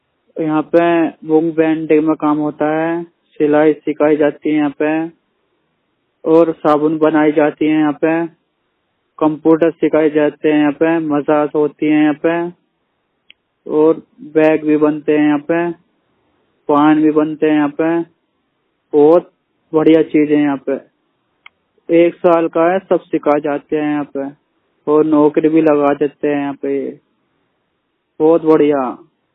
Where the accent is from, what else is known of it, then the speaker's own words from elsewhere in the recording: Meerut, Uttar Pradesh, India; मैं मेरठ का रहने वाला हूँ।